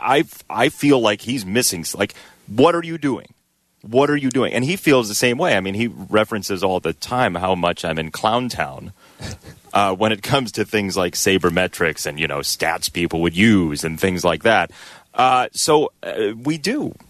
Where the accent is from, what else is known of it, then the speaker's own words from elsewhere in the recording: Homewood, Illinois, United States; I'm not. I'm from Homewood.